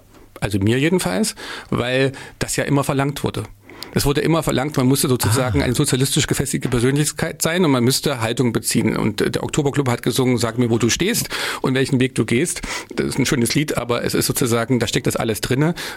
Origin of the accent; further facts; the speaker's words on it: East Germany, Germany; dass wir als Ostdeutsche, wir gehen ja auch ungern in Parteien